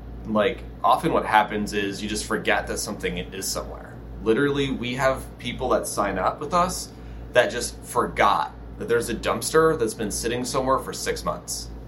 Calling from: Los Angeles, California, United States; Los Angeles, California. It's 93 degrees today.

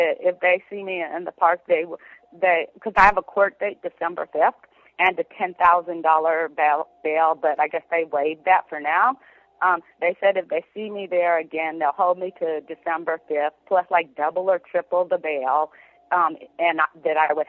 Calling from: Oakland, California, United States; Oh, thank you. I'm calling from Oakland. It was crazy there.

